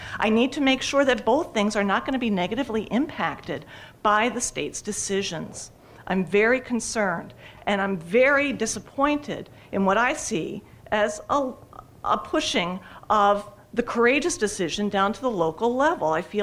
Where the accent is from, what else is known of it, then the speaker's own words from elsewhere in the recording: United States; I'm also from Montgomery County.